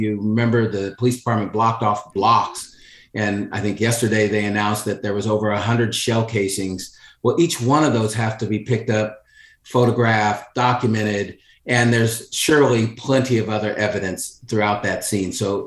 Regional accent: Oak Park, United States; I loved growing up in Oak Park. I had a blast. It was a very tight-knit community, but there was violence all around you.

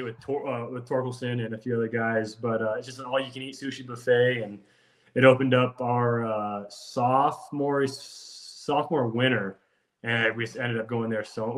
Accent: Provo, United States; Yeah, I mean, I'm from Provo, Colorado, a small southern town.

